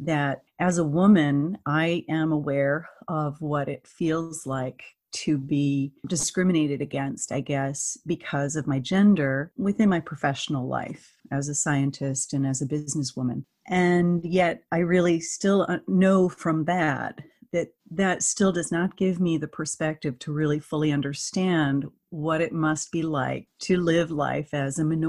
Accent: Canada; I'm Canadian

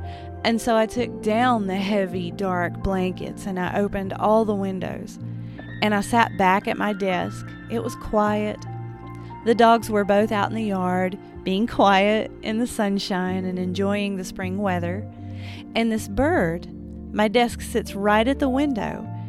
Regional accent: Appalachia, United States; I'm an Appalachian artist and nature-based muse.

